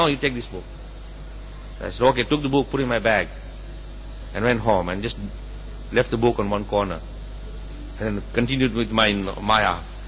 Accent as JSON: {"language": "English", "country": "India", "said": "And finally I thought, with my Indian pride, I'm an Indian, he's a white guy."}